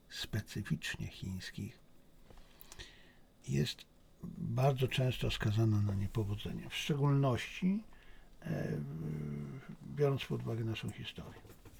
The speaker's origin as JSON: {"language": "Polish", "country": "China", "said": "Ja z tym nie mam problemu, ale to jakby tylko mnie utwierdza w przekonaniu, że ja jestem Chińczykiem, a Państwo nie muszą, prawda?"}